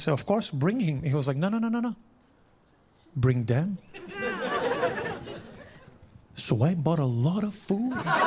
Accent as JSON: {"language": "English", "country": "Brazil", "lives_now": "New York, United States", "said": "You know, I live in New York, man. It's incomprehensible. Oh, thank you. Yeah, I come from Brazil."}